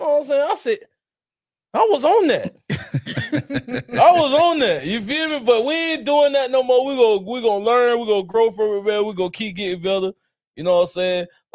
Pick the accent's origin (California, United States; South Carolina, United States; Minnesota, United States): South Carolina, United States; I'm from South Carolina. Ain't nothing but trees around here. We ain't nothing but country.